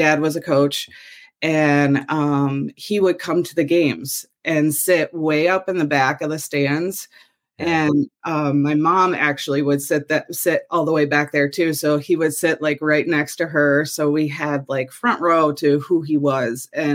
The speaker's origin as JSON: {"language": "English", "region": "Michigan", "country": "United States", "tie": "born or raised there", "said": "Okay, so I grew up in Metro Detroit and actually grew up in the town that he lived in when he played."}